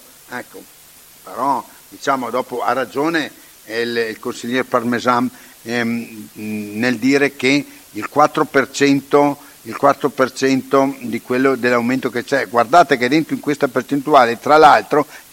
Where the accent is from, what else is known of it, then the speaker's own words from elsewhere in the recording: Ala, Trentino-Alto Adige, Italy; praticamente dopo in quel di Ala, perché siamo d'Ala, tutti i giorni vedrai camion